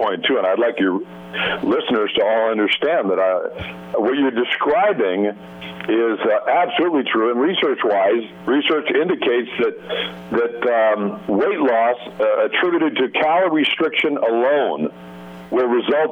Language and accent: English; Minnesota, United States; growing up in the Midwest in Minnesota myself